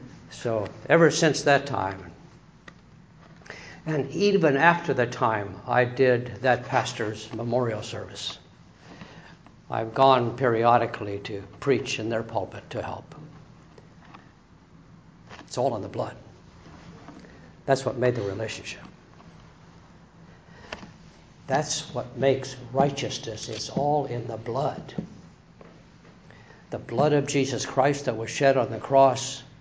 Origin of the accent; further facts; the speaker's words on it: Turlock, California, United States; And of course, we all know where Turlock is, my hometown.